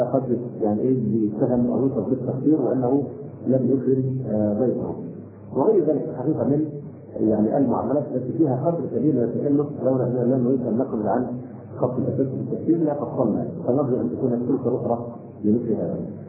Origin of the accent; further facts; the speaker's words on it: Egypt; عندنا في مصر تقاليدنا للاسف الشديد